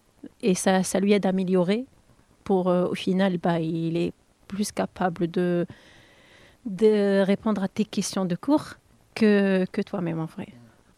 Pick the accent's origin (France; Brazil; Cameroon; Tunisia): Tunisia; Je viens de la Tunisie.